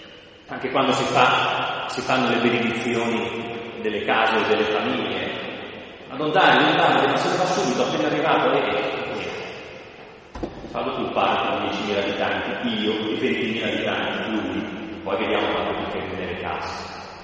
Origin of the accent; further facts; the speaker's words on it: Milan, Lombardy, Italy; si vede che sono proprio milanese come voi